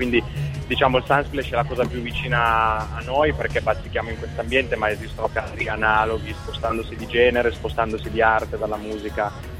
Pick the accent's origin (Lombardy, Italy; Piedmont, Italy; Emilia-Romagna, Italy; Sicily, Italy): Piedmont, Italy; Biella; noi originariamente siamo di Biella, che è una provincia molto piccola che rimane fra Torino e Milano